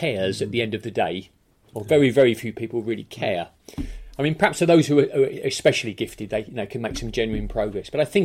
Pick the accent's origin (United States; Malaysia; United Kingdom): United Kingdom; London; also born or lived in Hayling Island; I was actually born in a place called Hayling Island, which is just off Portsmouth. But my family moved to London, to the Shepherd's Bush area, when I was very small